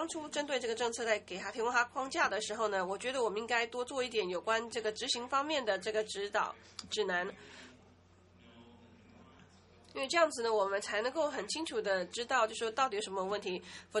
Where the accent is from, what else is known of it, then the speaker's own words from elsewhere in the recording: Canada; 因为我是来自加拿大的。